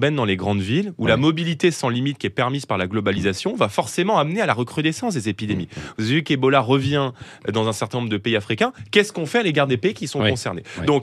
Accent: Saint-Denis, Île-de-France, France; Il n'y a pas de ligne de métro qui vous en comme ça a été le cas chez moi à Saint-Denis, en 15 minutes sur les Champs-Élysées.

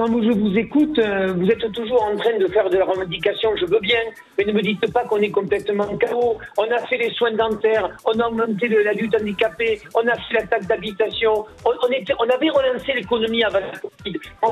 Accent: France; Je suis Français

